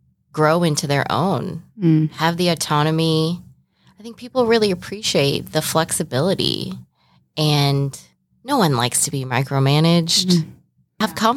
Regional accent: Aurora, Illinois, United States; Aurora, Illinois.

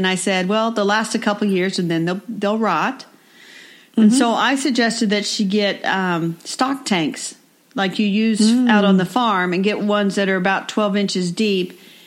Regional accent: Indianapolis, Indiana, United States; from Indianapolis, Indiana.

